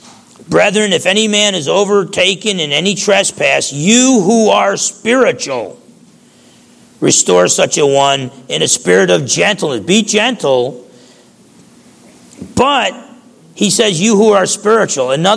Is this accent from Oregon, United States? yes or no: no; New Jersey, United States; I wouldn't even be surprised if there was a demon of pride or something just hanging out with me growing up in New Jersey.